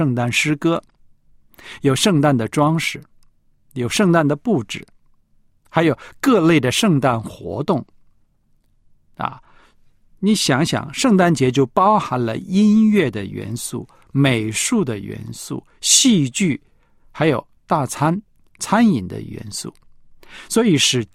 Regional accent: China; 就像我们中国人如果不过春节，有的人到了国外，到了西方，慢慢过春节的习俗内容给淡化了

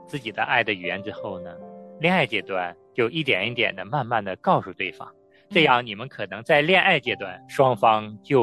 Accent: China; 你像对于我们中国人来讲呢，我们可能对于身体的接触的表达就比较拘谨

